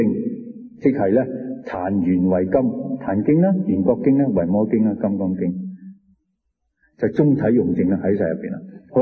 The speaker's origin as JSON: {"language": "Cantonese", "country": "China", "said": "咁我哋身为中国人咧"}